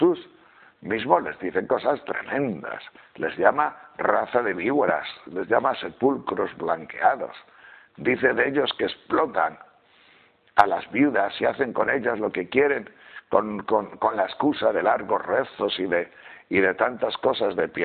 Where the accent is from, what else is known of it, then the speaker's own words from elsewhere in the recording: Castile and León, Spain; mi pueblo es un pueblo de transhumancia, es un pueblo de pastores de esos que tienen grandes rebaños, que bajan desde León a Extremadura.